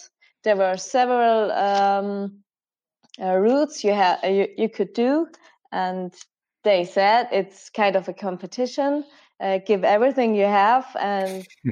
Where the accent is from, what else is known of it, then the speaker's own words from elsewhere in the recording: Mayrhofen, Tyrol, Austria; it's very known at home, and it's in my hometown, so it's kind of you have to do this. And it leads you from Meierhofen to Meierhofen and over the mountains